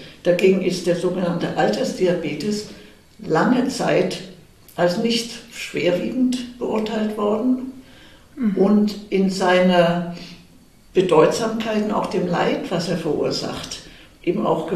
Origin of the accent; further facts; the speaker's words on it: Munich, Bavaria, Germany; ich wollte dann auch wieder nach München in meine Heimatstadt zurück